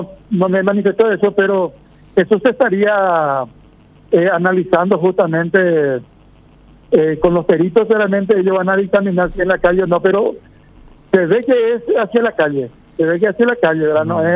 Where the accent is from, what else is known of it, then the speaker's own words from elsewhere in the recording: Pedro Juan Caballero, Amambay, Paraguay; Yo soy de Pedro Juan.